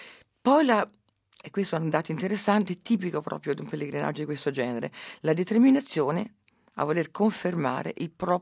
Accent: Rome, Lazio, Italy; sono di Roma, sono romana, c'è anche noi, perché noi siamo cattolici romani.

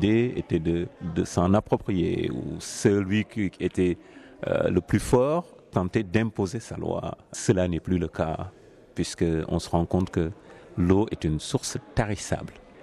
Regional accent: Senegal; je viens du Sénégal. Je suis un musulman

